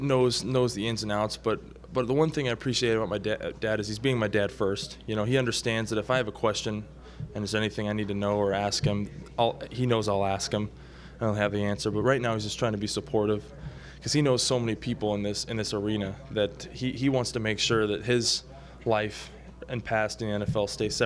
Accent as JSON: {"language": "English", "region": "California", "country": "United States", "tie": "born or raised there", "said": "I'm an A's fan. I grew up in Northern California"}